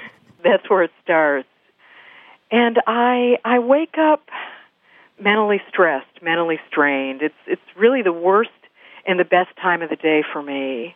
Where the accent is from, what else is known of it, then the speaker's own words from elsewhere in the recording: Midwest, United States; I'm a Midwesterner, but just having been here for the last 5 years